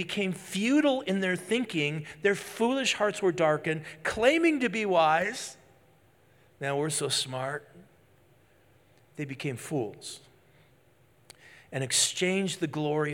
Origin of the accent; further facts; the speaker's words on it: Moose Lake, Minnesota, United States; less than the entire population of my hometown, Moose Lake, Minnesota, population 1409.